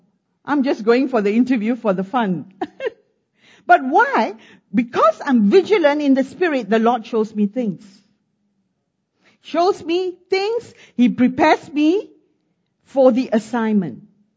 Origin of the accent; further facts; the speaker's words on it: Singapore; Because we're coming from Singapore, because this was prophesied over us, we'll go to Jakarta.